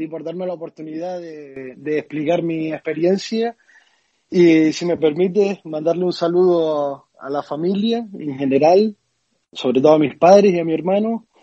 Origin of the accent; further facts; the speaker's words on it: Canary Islands, Spain; soy de los que cuando me preguntan de dónde soy, no digo español, sino que mi primera opción es soy canario. Y ya si ellos se quedan así un poco extrañados, pues digo, está en España.